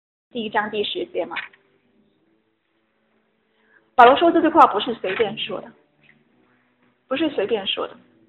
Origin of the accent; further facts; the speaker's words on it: China; 我是中国人